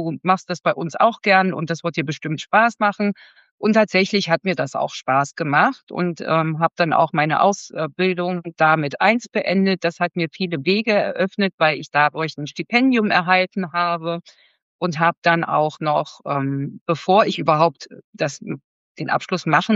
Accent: Berlin, Germany; ich komme aus Berlin und wohne hier mit zwei Kindern.

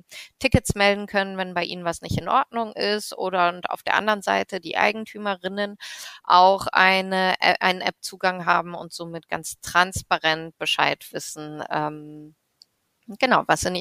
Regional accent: Berlin, Germany; Ich bin Berlinerin gebürtig.

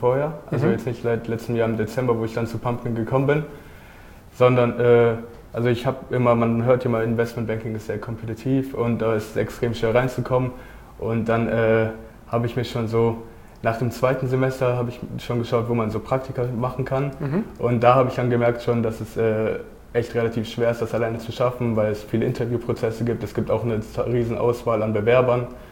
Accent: Cologne, North Rhine-Westphalia, Germany; Ja, ich komme aus Köln. Ich bin da zur Schule gegangen.

